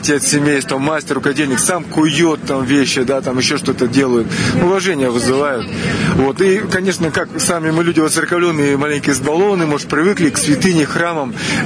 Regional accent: Altai Krai, Russia; я с Алтая сам

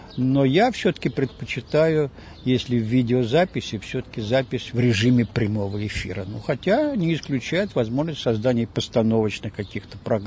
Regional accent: Moscow, Russia; moved away as an adult; now in Kyiv, Ukraine; Я родился и вырос в Москве. А в Киеве я уже живу и работаю 55 лет.

